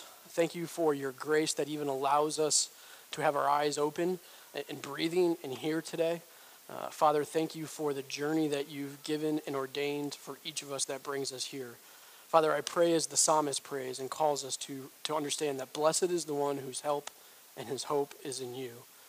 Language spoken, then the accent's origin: English; New York, United States; I grew up in New York. I'm a Red Sox fan. Grew up in New York because my family's from Western Massachusetts originally.